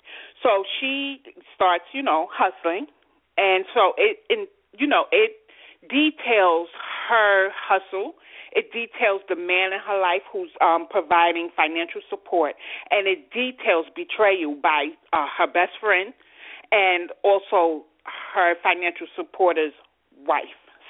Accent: Bronx, New York, United States; also born or lived in Brooklyn; I am a Bronx diva, but I did live in Brooklyn for 3.5 years, but I'm mainly from the Bronx. I do not want to leave the Bronx, you know, as long as I'm in New York City

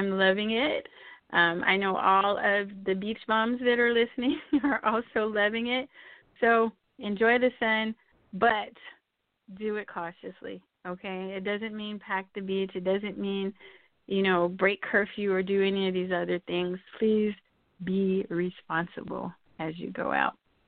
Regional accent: El Paso, Texas, United States; So in the news, it seems like my hometown of El Paso, Texas, we just keep seeing story after story lately about COVID

